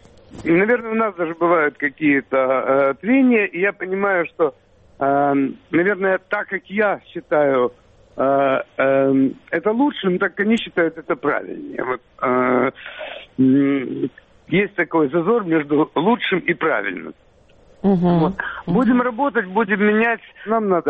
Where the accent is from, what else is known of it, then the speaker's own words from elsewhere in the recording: Odesa, Odesa Oblast, Ukraine; Но я одессит, это все равно я одессит.